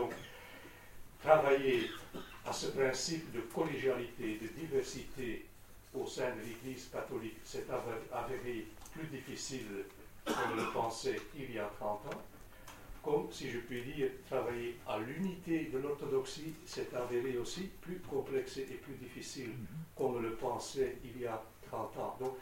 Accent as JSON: {"language": "French", "country": "Belgium", "said": "Voyons un peu le développement de certains partis politiques chez nous en Belgique"}